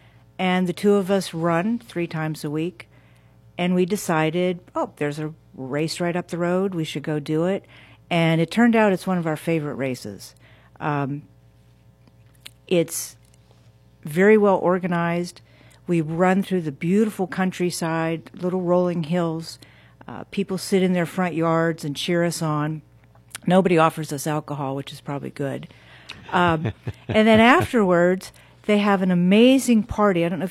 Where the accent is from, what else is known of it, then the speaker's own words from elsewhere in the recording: Pittsburgh, Pennsylvania, United States; moved away as an adult; also born or lived in Florida / California; now in Hawaii, United States; we grew up in Pennsylvania, in Pittsburgh.